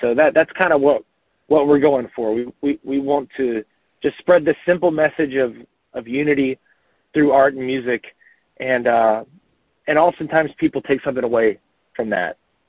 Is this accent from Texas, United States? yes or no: no; North Carolina, United States; also born or lived in Latin America; I lived most of my adult life in Latin America, and kind of wound back up in my home state of North Carolina during the pandemic.